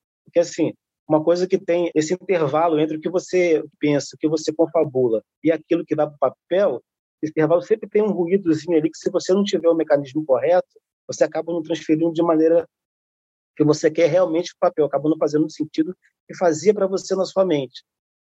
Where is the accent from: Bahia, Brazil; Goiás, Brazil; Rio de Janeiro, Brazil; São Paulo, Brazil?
Rio de Janeiro, Brazil; eu sou de interior do Rio de Janeiro.